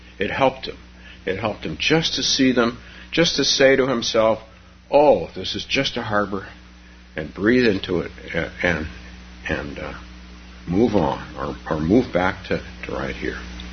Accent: Palo Alto, California, United States; Oh, I can remember. I grew up in Palo Alto

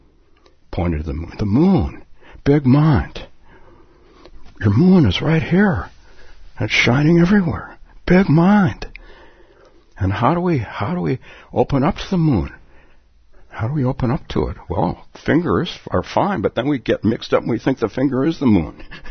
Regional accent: Palo Alto, California, United States; So, I've told the story many times about starting a meditation group in my hometown of Palo Alto, and my teacher came down, and I was just a student.

